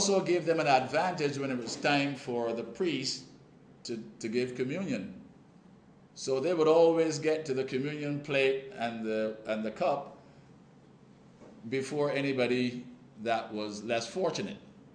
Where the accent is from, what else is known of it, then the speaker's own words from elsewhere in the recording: Barbados; I remember, for example, growing up in Barbados as a young boy